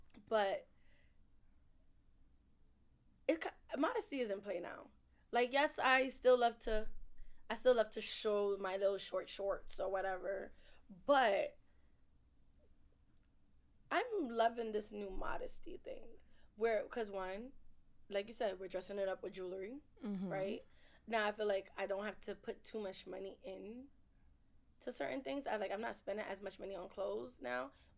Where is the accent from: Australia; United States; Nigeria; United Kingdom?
Nigeria; I know my best friend is Haitian, so, and I'm Nigerian.